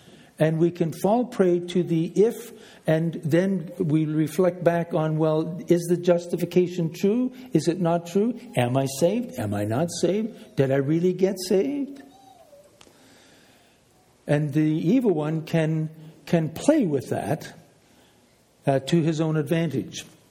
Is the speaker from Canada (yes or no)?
yes; Canada; now in Ireland; My friend here is Russ O'Neill. We're Christians from Canada, and we're now living in Ireland.